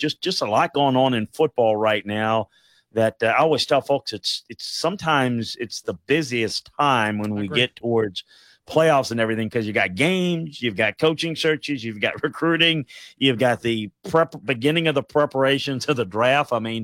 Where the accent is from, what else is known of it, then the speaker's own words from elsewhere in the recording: Louisiana, United States; But growing up in South Louisiana, I saw the impact that he had